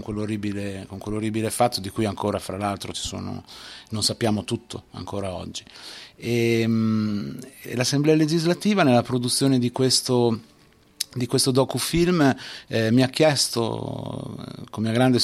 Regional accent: Bologna, Emilia-Romagna, Italy; io sono bolognese, però da qualche anno vivo in provincia di Ferrara, quindi proprio sulla striscia del terremoto, quindi fra Ferrara e Modena.

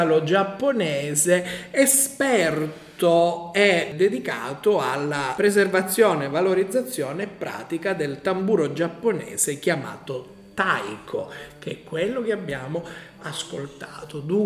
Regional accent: Sicily, Italy; born there; io sono nato proprio in Sicilia, proprio sotto l'Etna, appunto, quindi Catania è territorio limitrofo, quindi l'Etna l'ho sempre vista fin da bambino.

